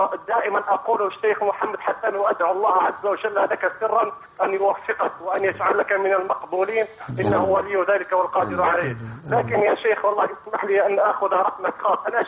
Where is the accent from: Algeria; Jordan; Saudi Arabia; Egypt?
Algeria; من الجزائر.